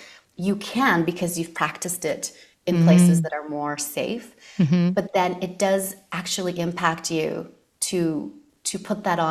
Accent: Argentina; I'm from a Latin background. And so dance is another way of babysitting in our countries. I'm from Argentina.

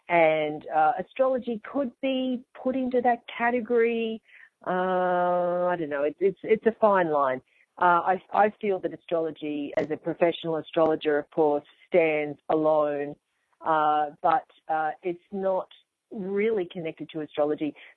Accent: Australia; As I was saying, you know, growing up in Australia, Halloween, it was just this American thing that we didn't really know what it meant.

